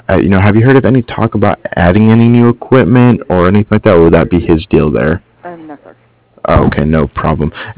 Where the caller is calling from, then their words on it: Cardiff, Wales, United Kingdom; I'm actually calling from Cardiff.